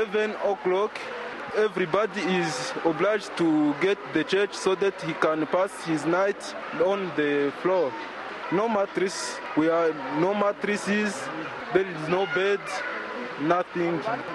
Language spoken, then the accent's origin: English; Rugari, North Kivu, DR Congo; I'm from Rugari.